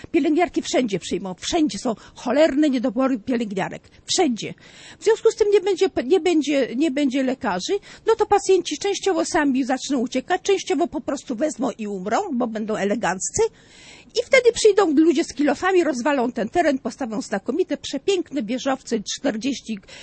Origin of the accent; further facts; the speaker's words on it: Warsaw, Masovian Voivodeship, Poland; Ja jestem pieszoszek, bo jestem z Warszawy. Ja dojeżdżam tylko godzinę.